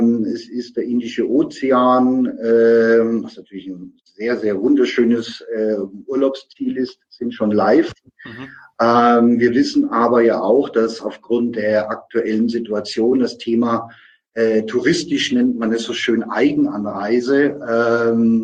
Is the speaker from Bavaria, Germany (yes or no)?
yes; Nuremberg, Bavaria, Germany; Aus meiner Heimatstadt Nürnberg-Fürth